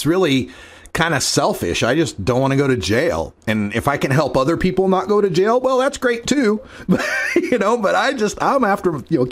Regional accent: Idaho, United States; you know, I'm originally from Idaho, which in itself has kind of a racist history with its neo-Nazis up north

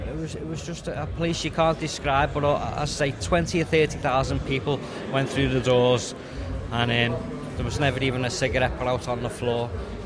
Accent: Liverpool, North West England, United Kingdom; I'm from Liverpool

